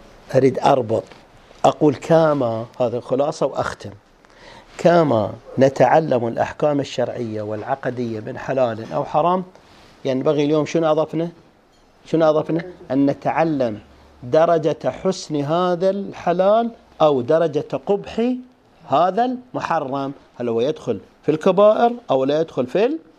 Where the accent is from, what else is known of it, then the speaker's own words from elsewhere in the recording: Eastern Province, Saudi Arabia; accent: Hasawi; ما أقرأ على لهجتنا الحساوية